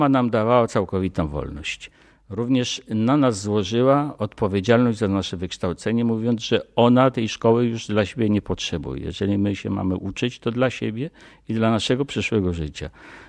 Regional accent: Greater Poland Voivodeship, Poland; also born or lived in Pruszków; Najwcześniejsze dzieciństwo spędziłem w Wielkopolsce u babci, w pobliżu Śremu. Później mieszkaliśmy pod Warszawą, w domu mojego stryja, w parafii Żbikowskiej, na przedmieściach Pruszkowa.

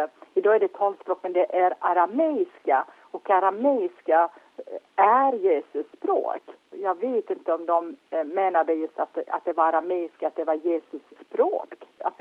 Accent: Turkey; När jag säger att jag är från Turkiet och betraktas jag som turk

